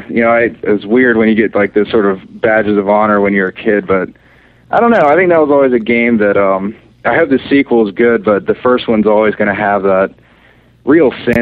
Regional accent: the South, United States; You know, I'm from the South originally, so I always, anytime a game features Southerners, I'm always like, woohoo, yeah.

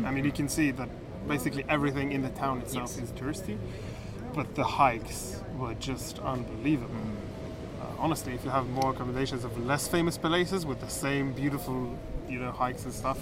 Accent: Israel; I am from Israel.

